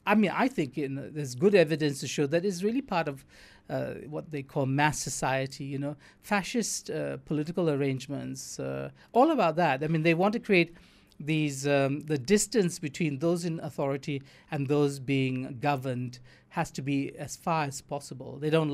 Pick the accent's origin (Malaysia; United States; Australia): Malaysia; Johor Bahru, Johor; as soon as they cross the border, they start littering, because that's Johor Bahru, my hometown.